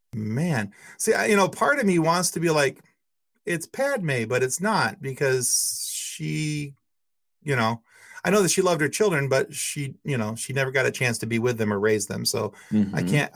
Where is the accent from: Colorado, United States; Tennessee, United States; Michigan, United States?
Michigan, United States; hey, I'm a guy from Michigan